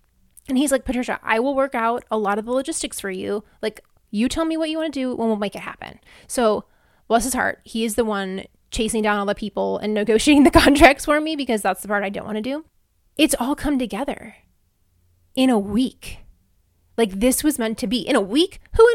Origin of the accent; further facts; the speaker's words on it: Midwest, United States; now in Houston, United States; I know I grew up in the Midwest, but I've been here longer now, so this is now my hometown, sort of.